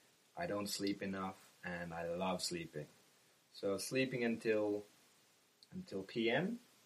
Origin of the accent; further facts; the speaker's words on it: England, United Kingdom; from England.